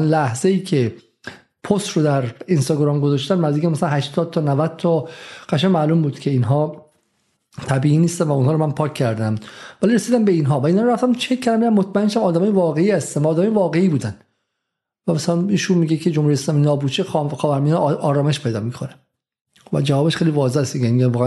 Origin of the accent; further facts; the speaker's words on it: Iran; now in United Kingdom; چون من سالها انگلیسم، من آدم امتیازداری بودم، من در خانواده به شکلی با امتیازی در ایران بزرگ شدم، خانواده مخالف جمهوری اسلامی